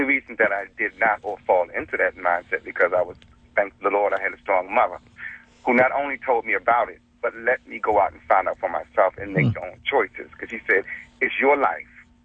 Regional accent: Virginia, United States; I'm originally from Virginia, and I lived in this city

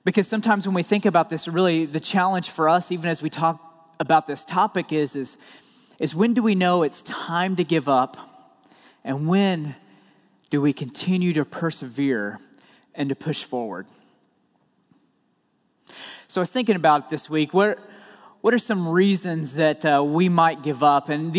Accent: Oklahoma, United States; probably because I'm from Oklahoma, but I just couldn't wrap my mind around not using my hands

